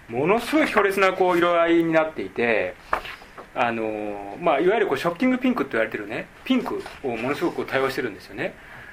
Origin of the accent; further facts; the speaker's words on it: Kansai, Japan; 僕関西ね、僕関西人だからさ、関西いてもうね、小学校のね低学高学年ぐらいからずっとラジオ聞いてて